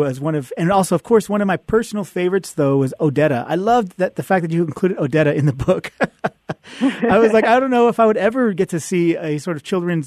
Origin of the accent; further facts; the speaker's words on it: Fresno, California, United States; Yeah, I was going to ask you about that. That's my hometown.